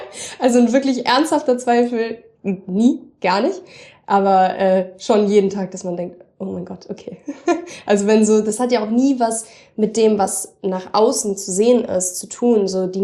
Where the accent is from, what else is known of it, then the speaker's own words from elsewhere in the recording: Northern Germany, Germany; weil ich komme ja voll aus dem Norden